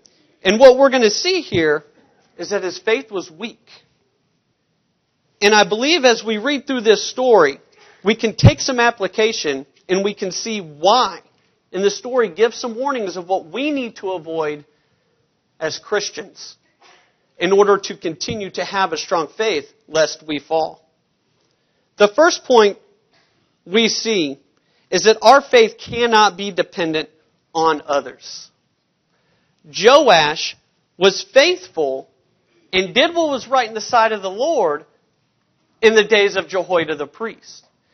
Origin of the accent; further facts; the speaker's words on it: Blue Springs, Missouri, United States; I'm from Blue Springs, Missouri, where Brett Hoagland preaches.